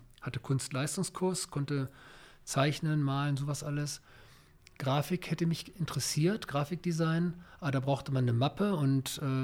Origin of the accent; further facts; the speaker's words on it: Northern Germany, Germany; Ach, das war bei uns in Norddeutschland